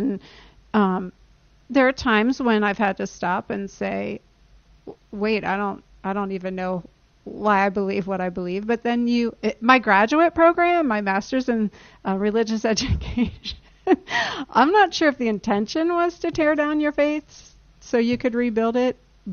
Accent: Oxford, Ohio, United States; I grew up in Oxford, Ohio.

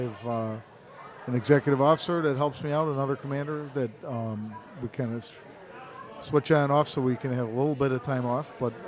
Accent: Chicago, Illinois, United States; Our guys, I really do, not because I'm from Chicago, I really think our guys are the best in the world.

